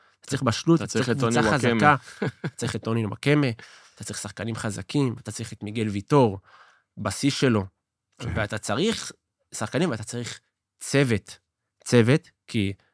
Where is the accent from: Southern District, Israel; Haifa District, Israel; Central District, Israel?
Southern District, Israel; תמיד, אנחנו מהדרום, כאילו הם מהמרכז